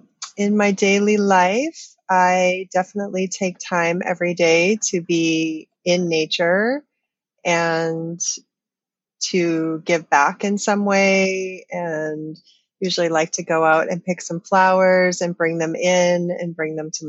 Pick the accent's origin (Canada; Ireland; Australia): Canada; now in Hawaii, United States; I grew up in a seasonal place. I grew up in Canada. So I have that embedded in me. Like I feel the seasons deeply.